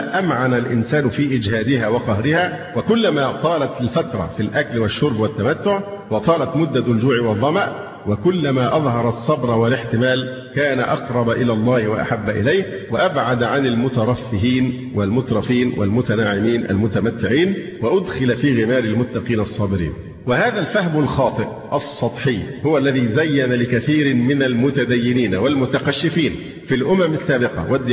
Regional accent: Egypt; العادات عندنا في مصر صعبة في الحقيقة في موضوع الإفطار

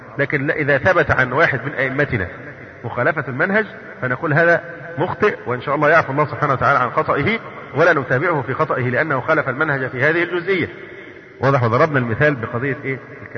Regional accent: Egypt; نعم يعني كما مثلا لما تيجي جماعة عندنا في مصر

